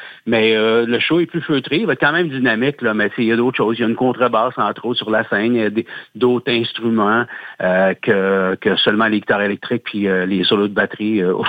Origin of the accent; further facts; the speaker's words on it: Trois-Rivières, Quebec, Canada; on va avoir vendu 6000 billets en deux soirs chez nous, à Trois-Rivières